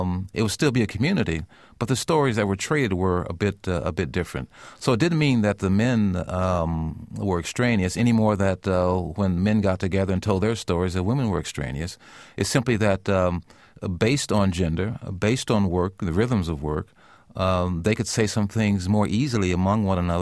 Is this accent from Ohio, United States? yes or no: yes; Middletown, Ohio, United States; Well, I grew up in Middletown, Ohio. It's only a half hour from Cincinnati.